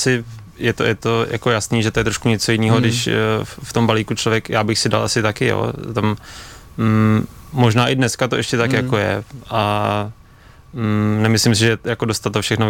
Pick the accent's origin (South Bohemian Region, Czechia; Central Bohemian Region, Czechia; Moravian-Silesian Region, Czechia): South Bohemian Region, Czechia; Blatná; Pocházím z Blatný, jo.